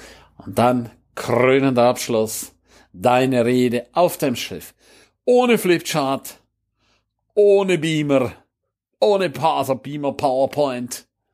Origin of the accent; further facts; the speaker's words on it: Switzerland; Blödsinn, ich bin kein Talent. Ich bin Schweizer.